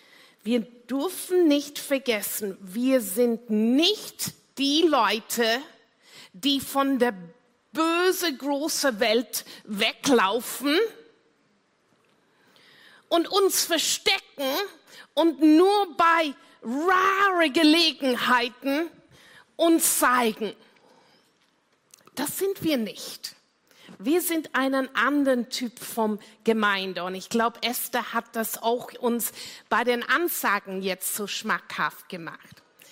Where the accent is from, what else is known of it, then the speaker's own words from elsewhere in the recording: South West England, United Kingdom; German is a second language; ich bin am Bauernhof in Cornwall aufgewachsen.